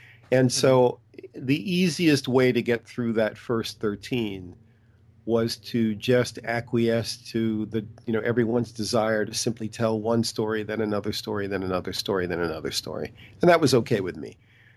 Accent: Boston, Massachusetts, United States; As I said, I'm originally from Boston, so I'm a kid in Boston. I'm reading the comic book, picking it up every month at the kiosk, in the subway.

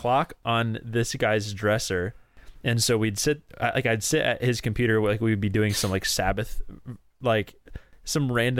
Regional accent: Washington, United States; because I'm from Washington

